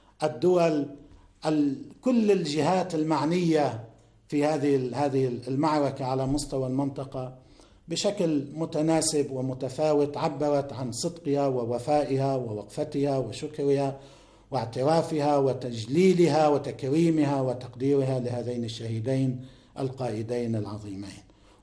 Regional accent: Lebanon; لأنه بعض الناس عندنا في لبنان وفي غير لبنان يفكرون بطريقة خاطئة

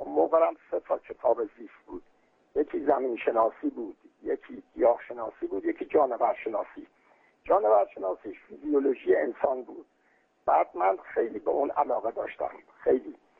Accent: Hamadan, Iran; من در شهر همدان در محله امامزاده عبدالله که الان هم اون میدون فعلی شده مقبره امامزاده عبدالله

